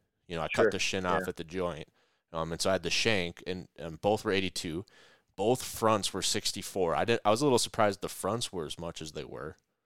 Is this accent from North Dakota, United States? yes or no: yes; North Dakota, United States; You know, it's in my home state